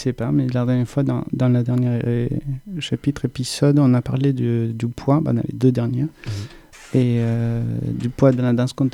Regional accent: Colombia; je viens de la Colombie. En Colombie, il y a aussi des danses aussi traditionnelles

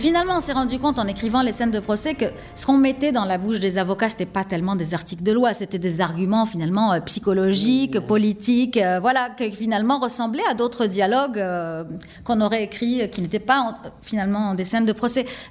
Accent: Lebanon; de se placer à la fois en tant que Libanais

